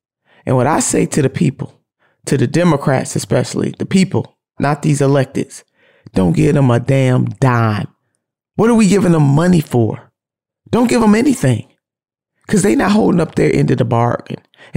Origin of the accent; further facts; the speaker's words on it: Ohio, United States; Legislature in my home state of Ohio, as soon as Roe was undone